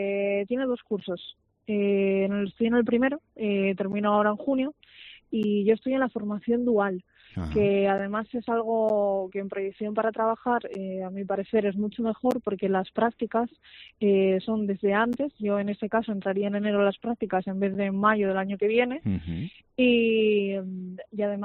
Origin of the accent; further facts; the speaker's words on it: Asturias, Spain; now in Salamanca, Spain; verdaderamente yo no soy de Salamanca, yo he terminado aquí en Salamanca un poco por circunstancias de la vida, yo soy